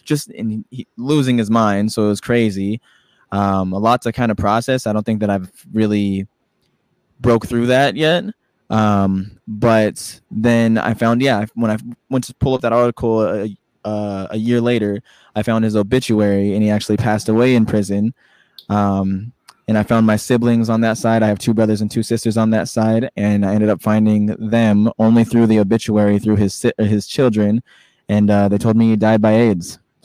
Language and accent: English; Denver, Colorado, United States; I was living in Denver. I grew up in Denver.